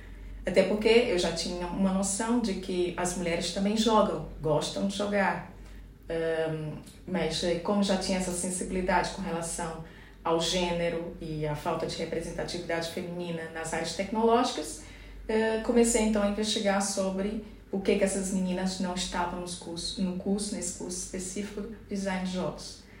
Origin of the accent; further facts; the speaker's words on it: Brazil; moved away as an adult; now in Portugal; em 2014, quando eu vim do Brasil para fazer uma investigação sobre a presença das mulheres nas áreas tecnológicas